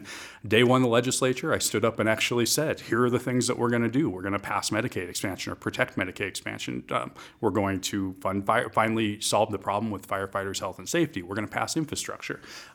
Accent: Great Falls, Montana, United States; I actually just moved back to Great Falls. I'm born and raised in Great Falls, which has been a unique opportunity for me to experience what it's like to grow up in a community that's very collaborative but bipartisan in nature.

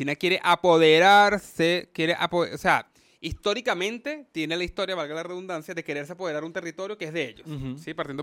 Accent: Venezuela; moved away; nosotros que venimos saliendo de Venezuela

